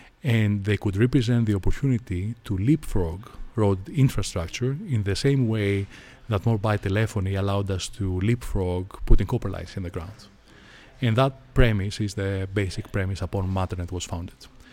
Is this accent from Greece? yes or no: yes; Athens, Attica, Greece; I grew up in Greece, in Athens